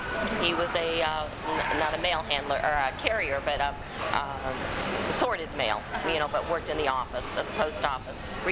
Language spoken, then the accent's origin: English; Des Moines, Iowa, United States; I'm from Des Moines, Iowa.